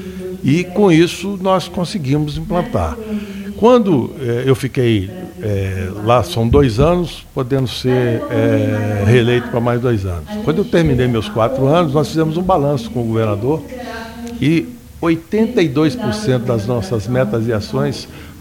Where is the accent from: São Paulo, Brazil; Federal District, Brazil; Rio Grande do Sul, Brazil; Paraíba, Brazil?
Federal District, Brazil; E hoje, no caso, eu sou do Distrito Federal